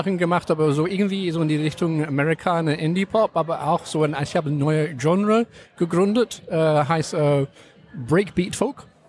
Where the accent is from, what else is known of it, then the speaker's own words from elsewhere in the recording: England, United Kingdom; German is a second language; also born or lived in South Africa; now in Berlin, Germany; Ich komme aus England und Südafrika. Ich habe bin in Berlin in 91 gelandet und habe so all die Zeit von den 90er gelebt mit Tacheles und so.